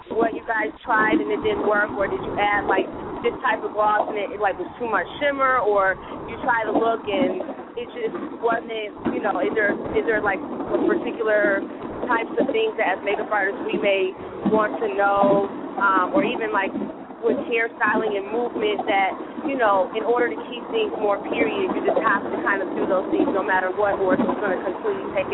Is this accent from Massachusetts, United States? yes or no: no; Detroit, Michigan, United States; Also, I'm from Detroit, so I'm really happy that a movie was filmed there